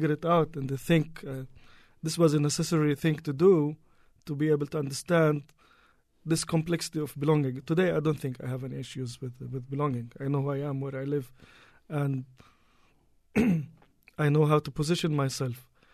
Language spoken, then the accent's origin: English; Haifa, Haifa District, Israel; growing up in Haifa, the term of being Palestinian in Israel is quite complicated.